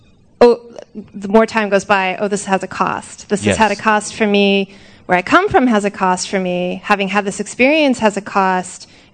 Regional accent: California, United States; I grew up in California, and I lived and went to New York and then came back.

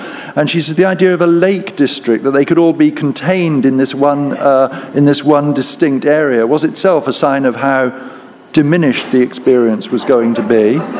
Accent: England, United Kingdom; I should say that being English, I shouldn't boast, but I'm far better qualified than any of you Americans to talk about disappointment, simply by virtue of the fact of being British.

